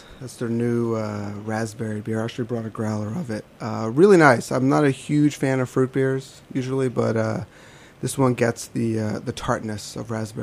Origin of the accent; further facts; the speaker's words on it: Philadelphia, Pennsylvania, United States; I grew up outside of Philly, so we drank a lot of Yingling